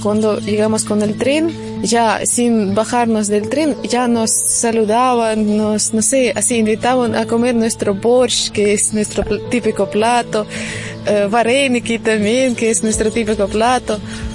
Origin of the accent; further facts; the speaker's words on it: Berdyansk, Zaporizhzhia Oblast, Ukraine; Spanish is a second language; moved away as an adult; also born or lived in Kyiv; Soy de Ucrania, de una ciudad chiquitita que está al lado de Mariupol, de Donbass, que está al lado de Rusia, de Berdyansk. Ahí viví unos 8 años, pero justo antes de la guerra, no sé, unos 4 meses, nos mudamos a Kiev, a capital de Ucrania.